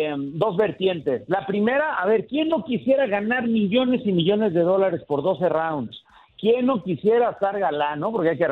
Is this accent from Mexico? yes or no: yes; Mexico; más siendo mexicanos, más siendo latinoamericanos, tristemente nosotros estamos acostumbrados a eso